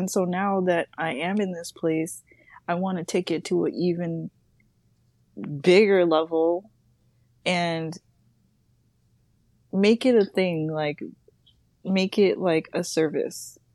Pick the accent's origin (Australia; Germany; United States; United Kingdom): United States; Obviously, like, I'm a Black woman, but I grew up in America, so... My view on it is very, like, American.